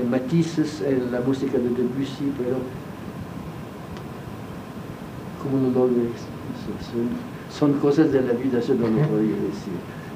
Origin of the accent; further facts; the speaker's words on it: France; Spanish is a second language; Siendo francés, criado en Francia, claro que yo tengo